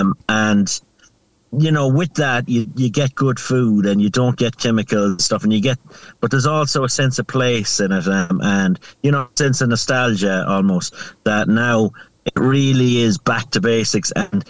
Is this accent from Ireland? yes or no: yes; Connacht, Ireland; when I was growing up, everybody had ridges